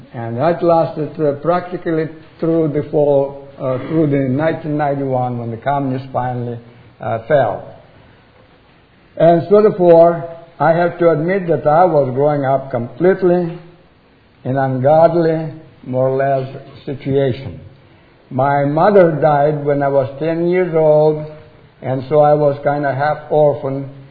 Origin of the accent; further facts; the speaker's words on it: Russia; when I was growing up in Russia, I was a little communist atheist, is who I really was.